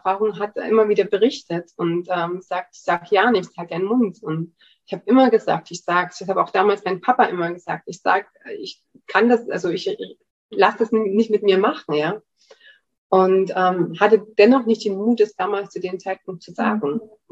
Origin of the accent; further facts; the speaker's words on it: Germany; Ich bin in der DDR aufgewachsen